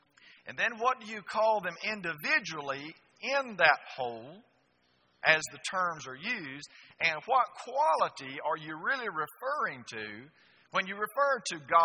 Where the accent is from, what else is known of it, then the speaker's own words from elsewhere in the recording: United States; I'm a man. Okay? I'm an American.